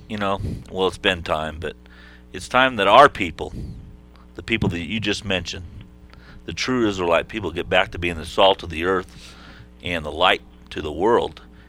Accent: Portland, Oregon, United States; I come from the Northwest, from a city called Portland

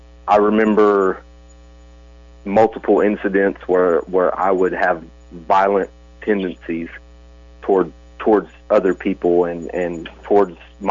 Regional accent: Shawnee, Oklahoma, United States; also born or lived in Muskogee; I was born in June of 1988 in Muskogee, Oklahoma. We moved to Shawnee, Oklahoma when I was about 18 months old.

